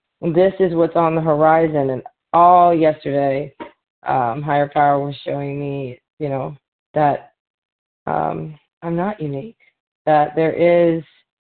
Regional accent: Louisiana, United States; Yeah, I'm from Louisiana, a grateful recovering compulsive overeater.

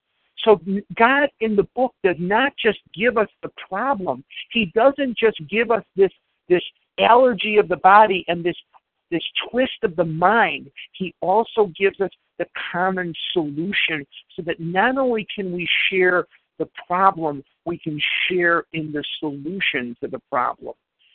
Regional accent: Chicago, Illinois, United States; And I grew up in Chicago, and these men and women would find each other

